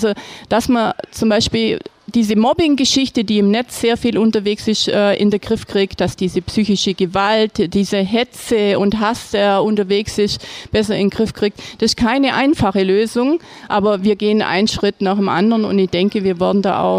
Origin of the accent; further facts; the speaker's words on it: Wangen im Allgäu, Baden-Württemberg, Germany; Ich komme aus Wangen im Allgäu, bin 56 Jahre alt, ich habe 2 erwachsene Kinder, ich habe 3 Enkelkinder und ich wohne in Wangen mit meinem Mann und mit dem Hund.